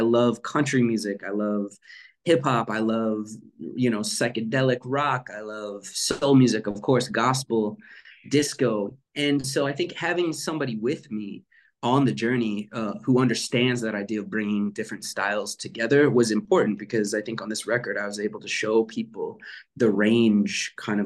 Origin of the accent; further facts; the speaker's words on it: Maryland, United States; runs directly through Maryland. That my home state.